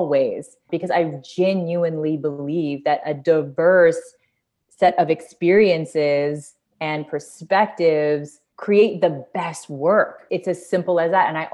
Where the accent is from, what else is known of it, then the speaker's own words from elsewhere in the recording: California, United States; I came from California.